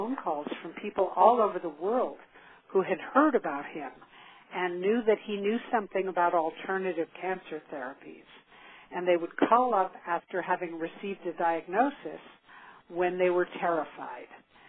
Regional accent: New York City, New York, United States; I grew up in New York City, the daughter of two artists, and learned very early in my childhood that nature was my source of solace.

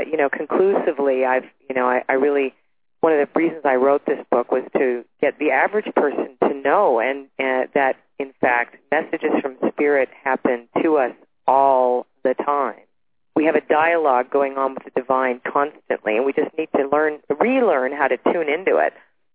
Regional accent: Toronto, Ontario, Canada; born there; I was born in Toronto. There was no war there.

